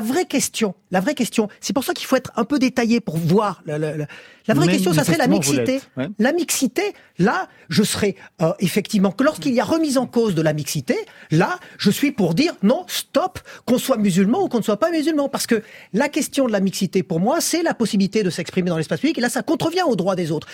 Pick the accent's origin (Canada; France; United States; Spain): France; je suis français, je suis en République française.